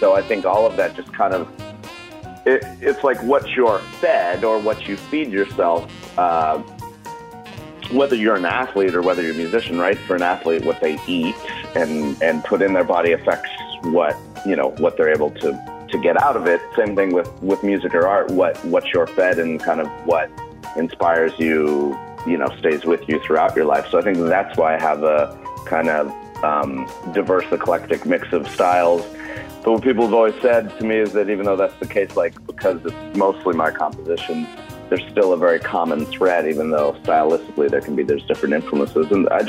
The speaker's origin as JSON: {"language": "English", "town": "Boulder", "region": "Colorado", "country": "United States", "tie": "born or raised there", "said": "I grew up in Boulder, Colorado"}